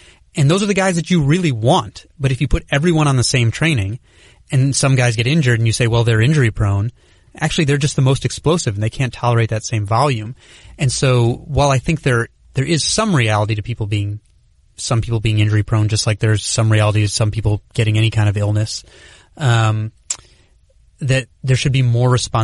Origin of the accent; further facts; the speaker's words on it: Chicago, Illinois, United States; Again, I grew up in Chicago, so I was following these guys in their growth spurts.